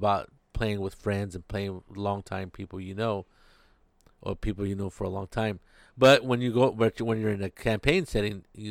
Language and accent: English; California, United States; Well, it's my hometown. Well, my home area. I grew up in Monterey County, and so that's where I set the loop.